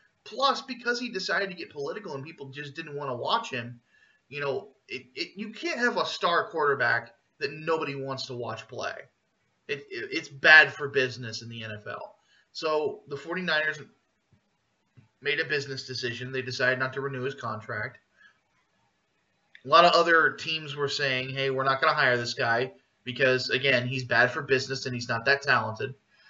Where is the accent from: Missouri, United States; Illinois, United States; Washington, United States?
Illinois, United States; Chicago; I mean, I'm from Chicago originally, and I'm a Bears fan